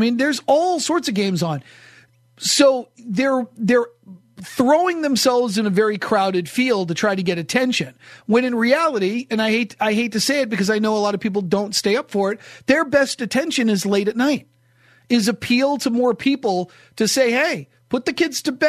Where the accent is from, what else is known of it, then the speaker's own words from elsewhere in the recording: New England, United States; Look, I've said I grew up in New England, and college football just doesn't have the same impact as other parts of the country. But when I lived in New Jersey for 2 years, I was surprised.